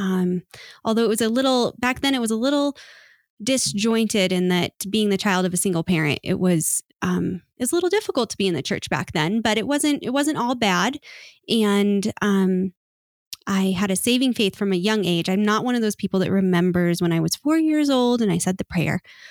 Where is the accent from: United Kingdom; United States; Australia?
United States; Denver, Colorado; So I grew up in Denver on the Front Range my whole life, kind of on the west side of town, northwest side of town, Arvada, Westminster area.